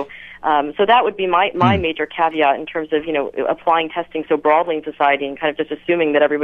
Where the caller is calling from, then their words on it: Pennsylvania, United States; And the first part, by the way, I am calling from the Poconos, so I apologize.